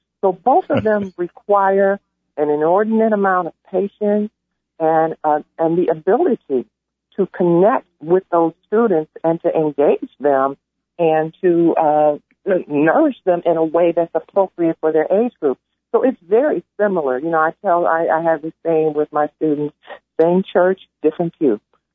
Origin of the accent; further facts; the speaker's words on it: Chicago, Illinois, United States; The role models I had growing up in Chicago were entrepreneurs, the black people who owned a funeral parlor, the black people who owned a rib joint, the black people who owned the cleaners.